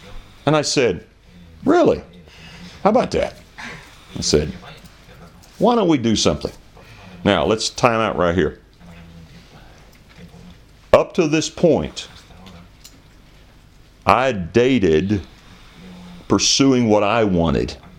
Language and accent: English; Sumter, South Carolina, United States; before I left to go back home to Sumter, South Carolina